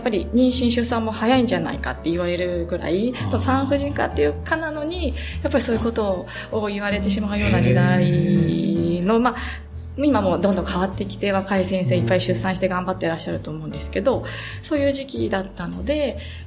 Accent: Nerima, Tokyo, Japan; 私は、練馬区出身で、今地元で働いているというふうになるんですが

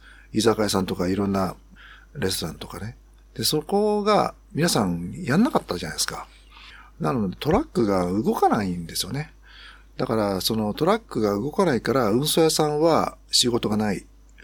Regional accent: Nishitokyo, Tokyo, Japan; 住まいは西東京市、中町。もともとずっと生まれててからずっと西東京市というか昔の保谷市ですね。で、生まれ育って今もそこに住んでます。

